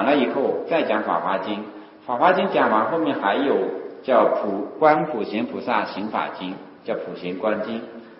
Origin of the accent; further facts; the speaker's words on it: China; 那我们中国人就知道，这种马马虎虎就是马马虎虎呗